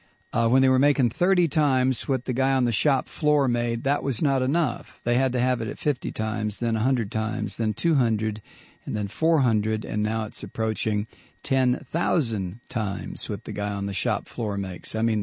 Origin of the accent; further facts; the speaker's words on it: Ohio, United States; I was brought up in Ohio and not North Carolina, but, probably about the same, working class.